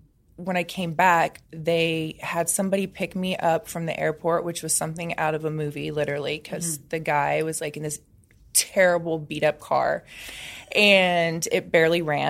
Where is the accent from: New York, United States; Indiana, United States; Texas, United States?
Indiana, United States